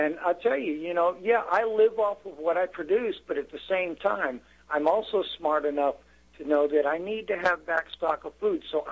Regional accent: Georgia, United States; moved away; When I came here from Georgia, because I left the state of Georgia because, well, my family was in danger because of what I was doing.

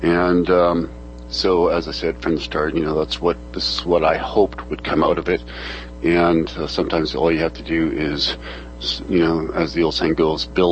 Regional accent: Germany; English is a second language; now in Canada; myself, I am German, but I'm also a Canadian citizen.

